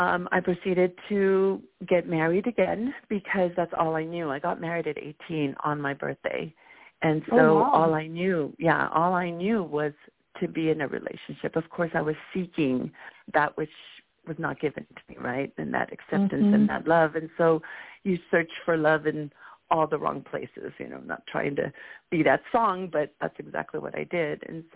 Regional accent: Guatemala; now in United States; I'm also from Guatemala

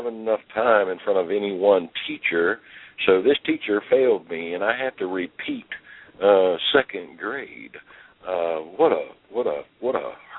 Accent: Ida, Virginia, United States; also born or lived in Washington, D.C.; I was born in Washington, D.C. I grew up in a town called Ida, and that's just outside of Luray Caverns, Virginia

